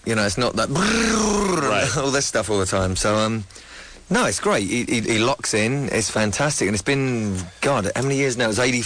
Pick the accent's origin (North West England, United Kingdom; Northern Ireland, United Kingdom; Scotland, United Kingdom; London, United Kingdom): London, United Kingdom; No, I'm from London.